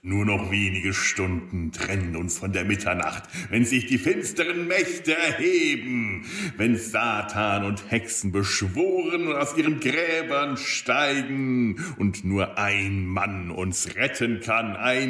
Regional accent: Bavaria, Germany; bei uns in Bayern ja auch nicht SZ heißt. Ich komme aus der Gegend, wo man das scharfes S nennt.

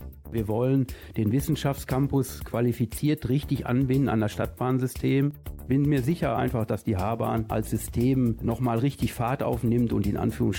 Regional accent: Waltrop, North Rhine-Westphalia, Germany; ich komme selbst aus Waltrup und dann hier nach Dortmund.

